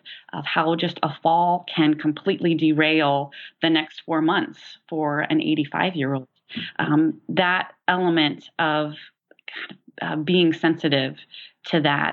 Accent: Tulsa, Oklahoma, United States; now in Decatur, United States; I mean, I didn't grow up in a small town. I grew up in Tulsa, Oklahoma.

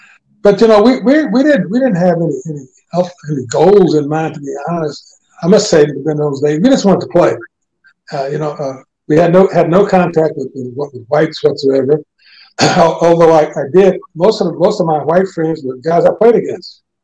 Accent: Indianapolis, Indiana, United States; Well, I grew up in Indianapolis, from the west side of town, in the ghetto.

